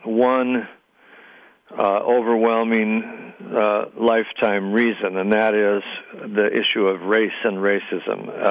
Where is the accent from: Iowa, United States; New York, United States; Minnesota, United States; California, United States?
California, United States; But I'm a Californian. I vote with everybody else in California.